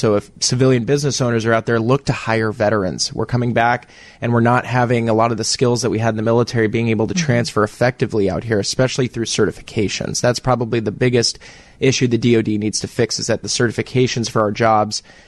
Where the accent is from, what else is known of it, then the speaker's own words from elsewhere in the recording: Beaverton, Oregon, United States; I'm from Beaverton, Oregon. I was born and raised out in Oregon, Nike Town, USA.